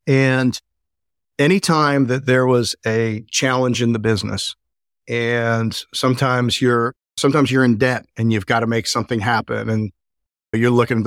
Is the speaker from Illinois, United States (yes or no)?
yes; Chicago, Illinois, United States; now in Boone, United States; I came out there from Chicago. So a little culture shock for everybody involved, but it was great.